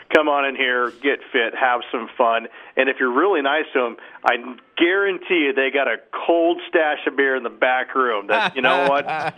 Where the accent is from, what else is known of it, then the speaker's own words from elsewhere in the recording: Austin, Texas, United States; I met Rob Gallagher, who's one of the pros here back in Austin, Texas, my hometown.